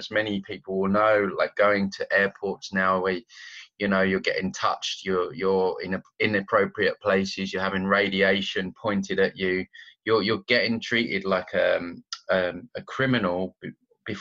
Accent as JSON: {"language": "English", "country": "United Kingdom", "moved": "yes", "said": "As someone that's kind of living away from my home country of the UK, you know, you need all kinds of paperwork"}